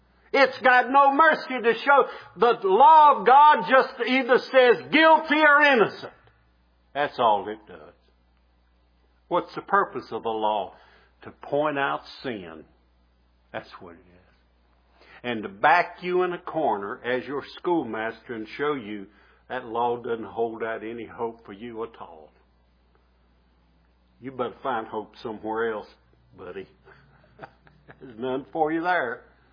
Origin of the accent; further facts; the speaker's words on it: Bassett, Virginia, United States; my job at home, when we grew up in Bassett, Virginia, I had to take the garbage out to the trash barrel, and burn the trash.